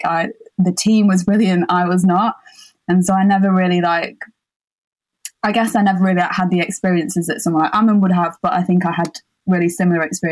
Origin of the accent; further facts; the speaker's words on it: Sheffield, Yorkshire and the Humber, United Kingdom; So I grew up in Sheffield. I'm mixed race, so my dad's Pakistani. He came to the UK, to Sheffield, when he was 10. My mum is like the most Sheffield woman you'll ever meet.